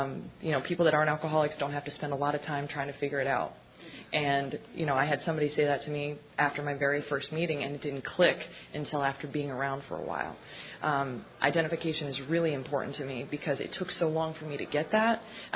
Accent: Alabama, United States; And I am from Alabama.

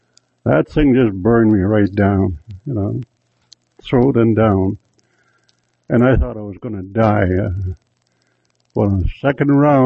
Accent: Cold Lake, Alberta, Canada; I'm from Cold Lake, Alberta. I'm a Dene Songkhina. That's what I am, tribally.

